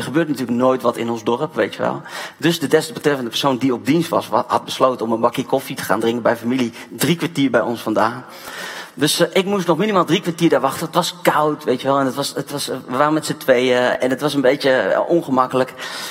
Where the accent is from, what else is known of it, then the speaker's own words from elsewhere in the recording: Pakistan; ik kom uit Pakistan. Dan heb je af en toe Engels en af en toe Nederlands door elkaar.